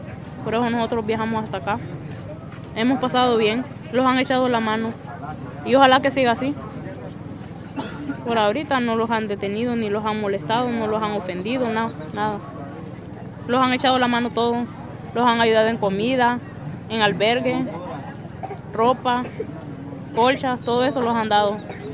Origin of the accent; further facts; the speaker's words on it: Talanga, Francisco Morazán, Honduras; Nosotros venimos de un departamento de Talanga, Francisco Morazán.